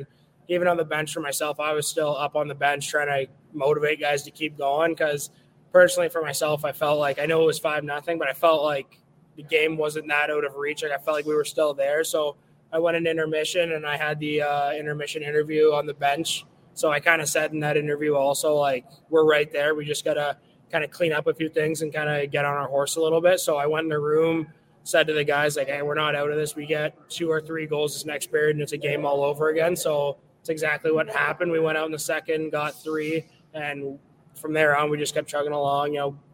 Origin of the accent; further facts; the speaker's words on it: Belleville, Ontario, Canada; Growing up in Belleville, watching the Bulls play the Petes every single year